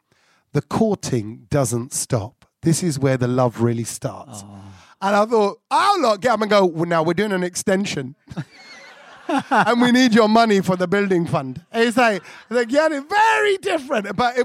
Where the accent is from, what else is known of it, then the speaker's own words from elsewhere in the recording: India; We're Indian. I go via your husband.